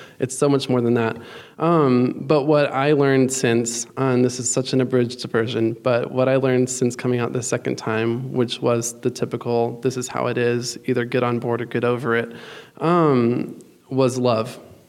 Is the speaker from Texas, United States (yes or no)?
yes; Texas, United States; moved away as an adult; also a Southerner. You might not hear it because when I was a child, I decided not to let it come out. But I'm from Texas. I grew up there my whole life. It took 27 years to wise up and move up north.